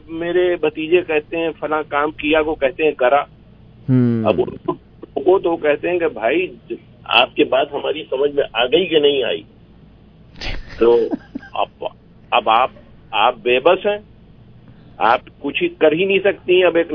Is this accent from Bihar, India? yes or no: no; Lucknow, Uttar Pradesh, India; मैं लखनऊ से हूँ 100% और पंजाबी भी मातृ जबान की तरह बोलता हूँ